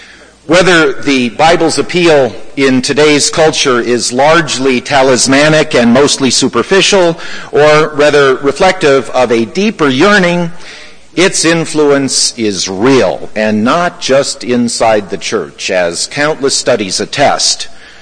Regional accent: Venezuela; I grew up in Venezuela. And I learned much from the culture there.

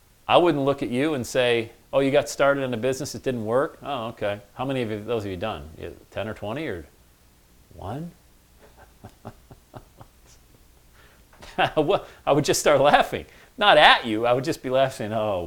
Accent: Bradford, Pennsylvania, United States; I grew up in Bradford, PA.

